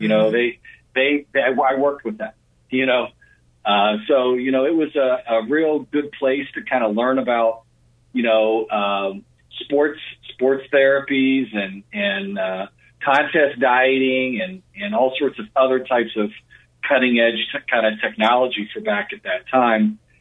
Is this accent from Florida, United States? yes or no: yes; Florida, United States; also born or lived in Atlanta, Georgia; Well, you know, I was born in Atlanta, grew up in Florida.